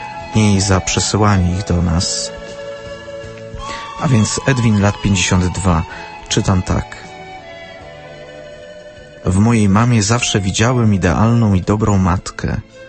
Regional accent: Gdańsk, Pomeranian Voivodeship, Poland; Na trasie jego pielgrzymki znalazło się moje rodzinne miasto Gdańsk

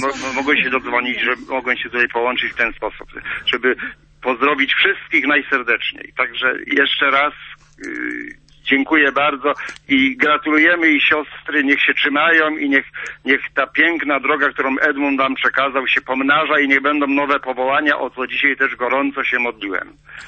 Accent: Podrzecze, Greater Poland Voivodeship, Poland; born there; urodziłem się w tym miejscu, gdzie założył pierwszą ochronkę, w Podrzeczu

